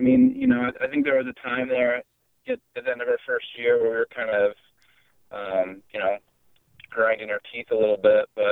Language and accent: English; Cedar Rapids, Iowa, United States; you know, I grew up in Cedar Rapids. I love Cedar Rapids. I love Iowa.